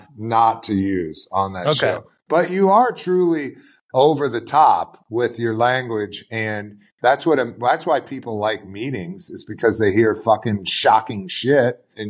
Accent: Midwest, United States; for me, as an American in the Midwest, watching MTV

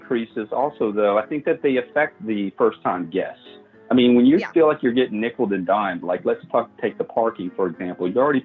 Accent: Louisiana, United States; And as an example, we're from Louisiana.

